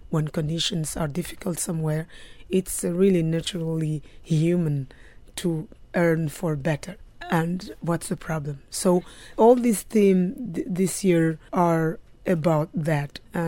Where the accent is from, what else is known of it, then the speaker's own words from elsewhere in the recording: Mali; I am a musician from Mali, West Africa.